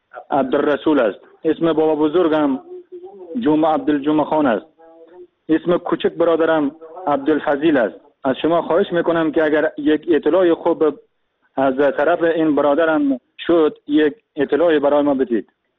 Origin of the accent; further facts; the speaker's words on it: Afghanistan; now in Turkey; من از افغانستان اومدم به ترکیه